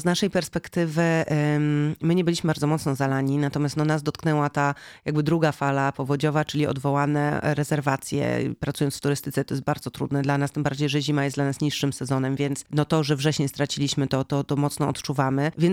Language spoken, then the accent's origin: Polish; Lower Silesian Voivodeship, Poland; Kotlina Kłodzka, z której pochodzę, żyje głównie z turystyki